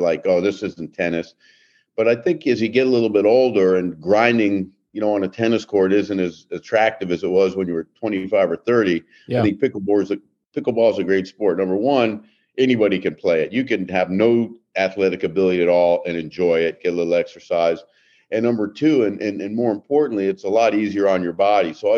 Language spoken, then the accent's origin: English; Miami, Florida, United States; I grew up in Miami, and my whole life I always thought I was going to be a professional tennis player